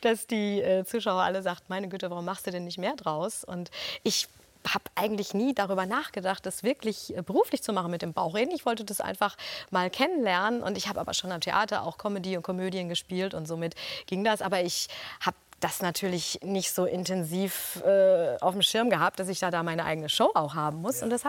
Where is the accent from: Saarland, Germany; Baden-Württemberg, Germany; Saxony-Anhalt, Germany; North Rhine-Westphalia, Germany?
North Rhine-Westphalia, Germany; ich komme ja gebürtig aus dem Ruhrgebiet.